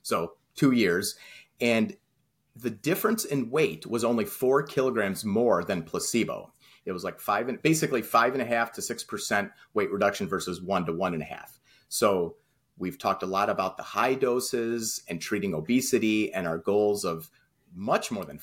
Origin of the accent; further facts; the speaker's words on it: United States; accent: Michigan Chicago; with my Michigan Chicago accent